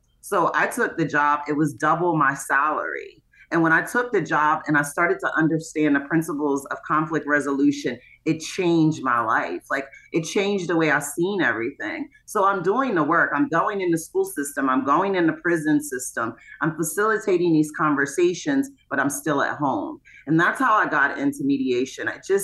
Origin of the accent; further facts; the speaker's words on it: Hagerstown, Maryland, United States; also born or lived in Baltimore; But I say I'm born and raised in Hagerstown, but I grew up in Baltimore because that's when I found my voice.